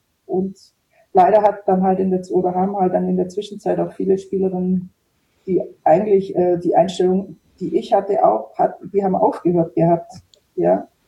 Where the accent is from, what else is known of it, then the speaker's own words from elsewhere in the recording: Ulm, Baden-Württemberg, Germany; Und ich war eben aus der Nähe Ulm und für mich war das immer noch das Größte.